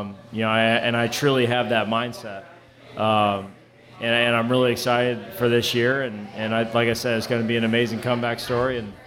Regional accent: Indiana, United States; I'm from Indiana.

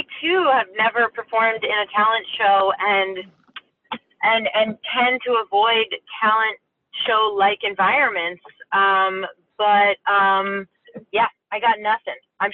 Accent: New York, United States; I was from Long Island.

